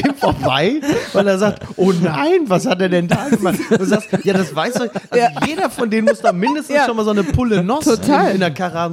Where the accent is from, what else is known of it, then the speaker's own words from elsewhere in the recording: Castrop-Rauxel, North Rhine-Westphalia, Germany; Kann das sein, dass sie im Ruhrgebiet, wo ich herkomme, in den 50ern ganz viele Autofilme gedreht haben?